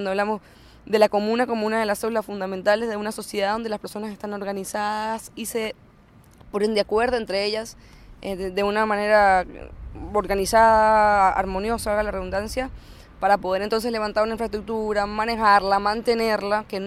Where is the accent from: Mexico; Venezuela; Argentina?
Venezuela; soy de Venezuela, soy ingeniero de sistemas